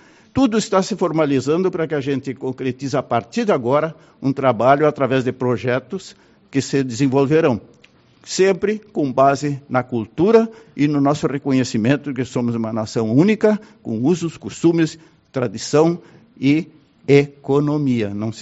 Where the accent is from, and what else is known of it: Rio Grande do Sul, Brazil